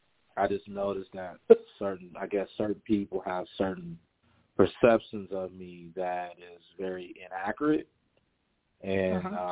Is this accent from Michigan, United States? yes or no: yes; Detroit, Michigan, United States; I'm from Detroit, Michigan.